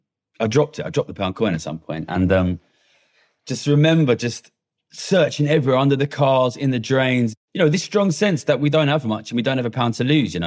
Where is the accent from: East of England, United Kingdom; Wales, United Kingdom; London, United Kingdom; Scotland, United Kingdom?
London, United Kingdom; Ilford; I grew up in Ilford, which is a kind of a East London, Essex contested territory, to a pretty poor family, to be honest. Small terraced house, backed up against the railway that went in from Essex into the city.